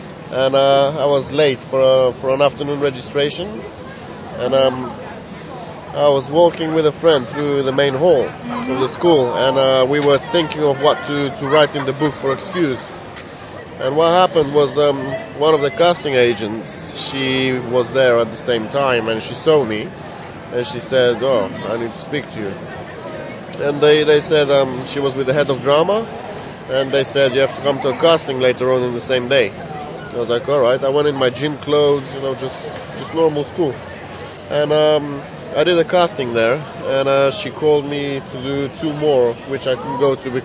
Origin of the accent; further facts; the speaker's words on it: Bulgaria; also born or lived in England, United Kingdom; So, although I'm from Bulgaria, you know, it happened in England, so London was the place.